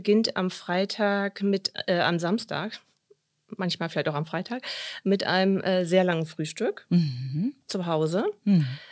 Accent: Lower Saxony, Germany; now in Osnabrück, Germany; Und es war mir eigentlich zu nah an meiner Heimat, im Emsland.

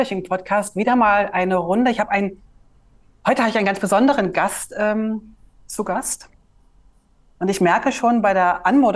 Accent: Berlin, Germany; ich als Berlinerin neige dazu, so ein bisschen zu koddeln

